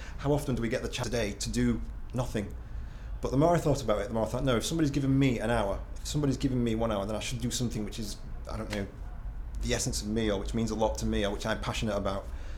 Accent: Featherstone, Yorkshire and the Humber, United Kingdom; I'm 38, and I come from Featherston, which is a small town in West Yorkshire.

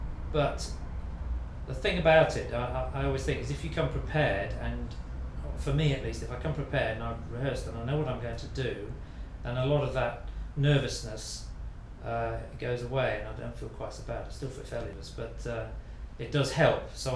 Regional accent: Bourne End, South East England, United Kingdom; I'm from Bourne End in Buckinghamshire, and I'm 53.

